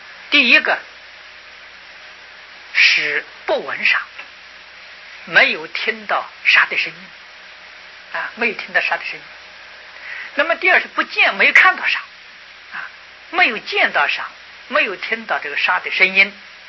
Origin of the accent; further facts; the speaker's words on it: China; 那么我在中国时候特别提倡的积极啊，积极的修行呢，素食啊。所以这个素食是我们中国人所奉行啊